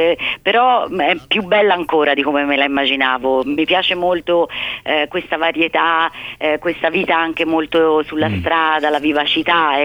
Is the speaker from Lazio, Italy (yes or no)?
no; Florence, Tuscany, Italy; Però sai che sono una fiorentina molto anomala